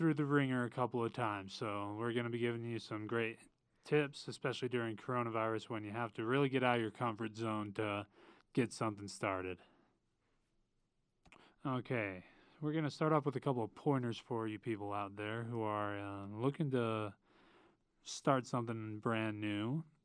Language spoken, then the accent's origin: English; Utah, United States; also born or lived in Nashville, United States / Toronto, Canada; But I'm from Utah. I've lived in Utah for most of my life. I lived 2 years in Tennessee, Nashville, and then also 2 years in Toronto, Canada.